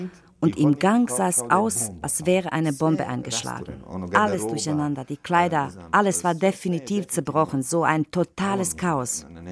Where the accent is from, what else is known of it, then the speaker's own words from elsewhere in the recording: Tuzla, Federation of Bosnia and Herzegovina, Bosnia & Herzegovina; Wir haben jeden Morgen überlegt, wie wir in meine Heimatstadt Tuzla fahren können.